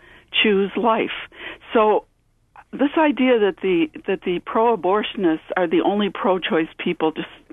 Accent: Buffalo, New York, United States; Okay, well, I'm from Buffalo, New York, and I'm a vigil coordinator right now for 40 Days for Life.

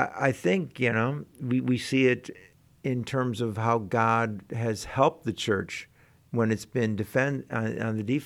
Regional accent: Detroit, Michigan, United States; Ontario's the closest province to me growing up in Detroit.

